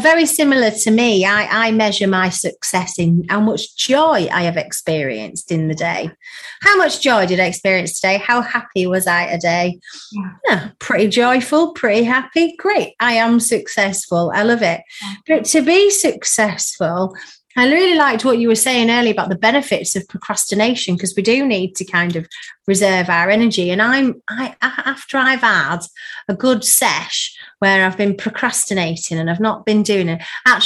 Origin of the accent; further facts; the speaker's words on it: Ripon, Yorkshire and the Humber, United Kingdom; based very near my hometown of Ripon in North Yorkshire.